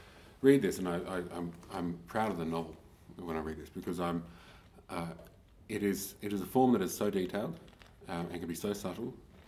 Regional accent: Turkey; You know, I was raised in Turkey

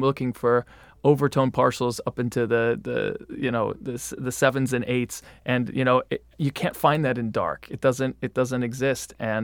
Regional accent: United States; Being an American singer, is our language is really the complete opposite of how the Italians speak.

